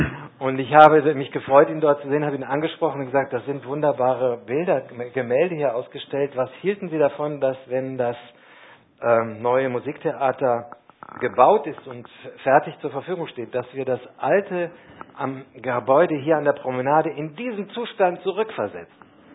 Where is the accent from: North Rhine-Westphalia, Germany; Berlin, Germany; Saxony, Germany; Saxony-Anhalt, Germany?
North Rhine-Westphalia, Germany; now in Austria; ich komme aus dem Ruhrgebiet und bin immer noch Neu-Oberösterreicher, wenn man so will, auch nach fast sieben Jahren.